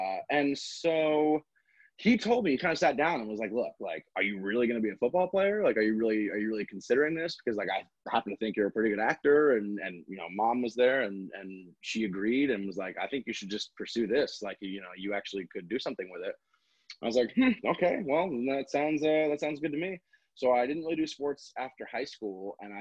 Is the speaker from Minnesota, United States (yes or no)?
no; Queens, New York, United States; born there; I was born in New York, Queens, New York, to my dad and mom, who were both teachers, living in a small little like 3-floor walk-up, one bedroom.